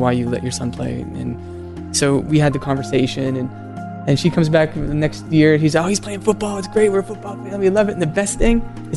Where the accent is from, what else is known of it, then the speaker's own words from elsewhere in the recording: Maine, United States; Because when I grew up in Maine, we didn't have we were in a kind of low-income town, and we didn't have a youth football team until I was like in 7th or 8th grade.